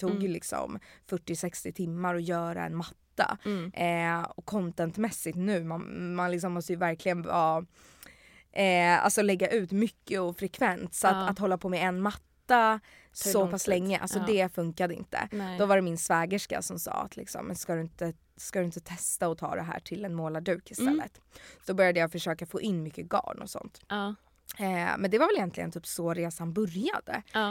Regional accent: Stockholm, Stockholm County, Sweden; Jag är här från Stockholm

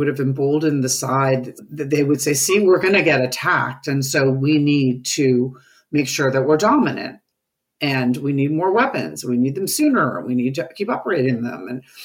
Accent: New York, United States; But, you know, I grew up in New York.

